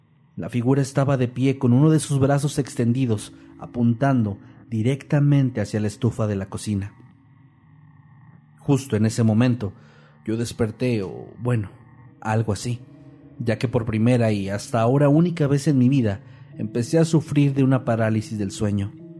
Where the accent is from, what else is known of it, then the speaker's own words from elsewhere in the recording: Mexico; Soy de México, por lo que, al igual que la mayoría de las personas aquí, crecí en un entorno católico. Mi abuela, con quien viví a partir de los 7 años, solía tener imágenes religiosas por toda su casa.